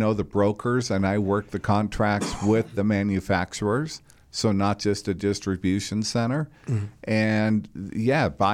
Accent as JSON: {"language": "English", "region": "Colorado", "country": "United States", "tie": "born or raised there", "said": "I was born and raised in Colorado, and things just started making sense."}